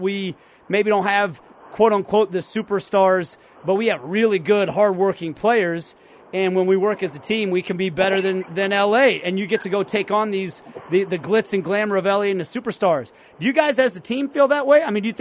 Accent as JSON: {"language": "English", "town": "Kansas City", "region": "Missouri", "country": "United States", "tie": "born or raised there", "said": "for me as a guy born and raised in Kansas City"}